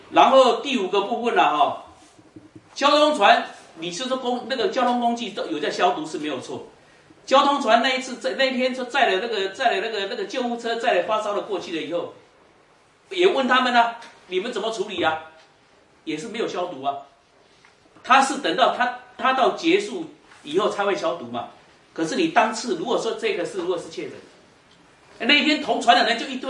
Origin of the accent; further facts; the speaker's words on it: Taiwan; 我们台湾人也好，金门人很多都有些年轻小朋友最喜欢去日本玩